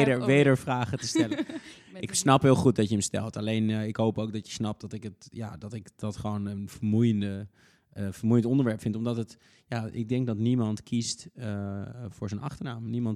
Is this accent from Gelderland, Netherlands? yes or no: no; Diepenheim, Overijssel, Netherlands; de jongens uit het dorp waar ik vandaan kom. Die wilden allemaal in Diepenheim blijven.